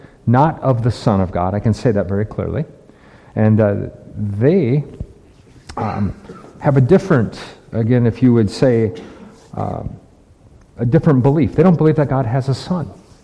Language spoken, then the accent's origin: English; Midwest, United States; Now, again, because I'm from the Midwest, I pronounce it funny.